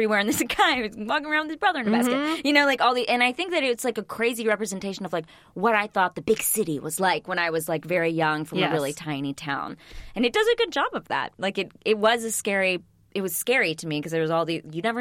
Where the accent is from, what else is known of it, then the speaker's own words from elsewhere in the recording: Texas, United States; Okay, so when I grew up in Texas, and I remember we went to New York once when I was like five